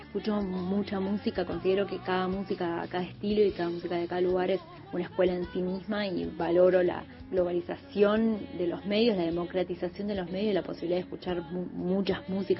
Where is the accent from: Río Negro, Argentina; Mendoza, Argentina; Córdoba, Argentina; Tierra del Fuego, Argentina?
Río Negro, Argentina; San Carlos de Bariloche; Mi infancia transcurrió aquí en Bariloche.